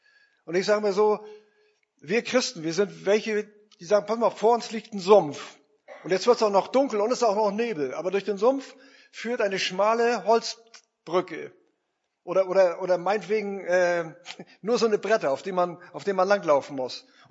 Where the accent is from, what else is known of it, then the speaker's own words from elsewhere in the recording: Lauenburg, Schleswig-Holstein, Germany; Lauenburg, das ist ja meine Heimatstadt hier